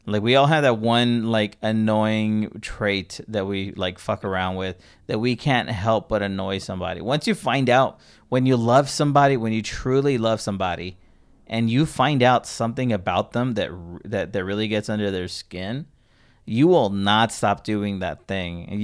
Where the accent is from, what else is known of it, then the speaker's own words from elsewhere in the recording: California, United States; That specific voice, I'm surprised, because I grew up in the Valley and I never really heard that voice.